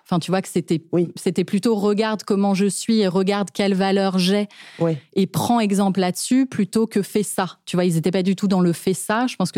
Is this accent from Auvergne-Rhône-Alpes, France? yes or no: no; Paris, Île-de-France, France; Moi, j'ai grandi dans un environnement d'artiste qui gagne sa vie en tant qu'artiste, quoi. Donc, on a grandi à Montmartre. J'aime bien dire Montmartre parce que c'est pas Paris.